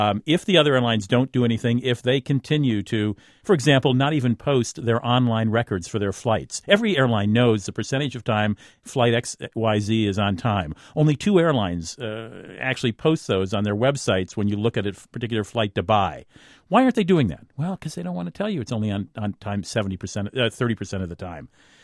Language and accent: English; St. Paul, Minnesota, United States; Northwest in my hometown of St. Paul.